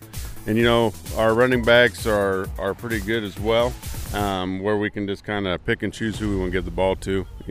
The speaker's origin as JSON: {"language": "English", "town": "Lewiston", "country": "United States", "said": "No, I'm from Lewiston, so I'm not far away. I live there, and I drive here every day for work."}